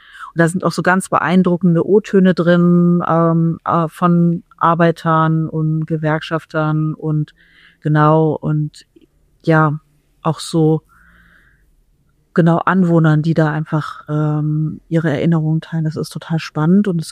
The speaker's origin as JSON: {"language": "German", "town": "Magdeburg", "region": "Saxony-Anhalt", "country": "Germany", "tie": "born or raised there", "said": "erstmal war ich in meiner alten Heimat im Erich-Rademacher Freibad. In Magdeburg."}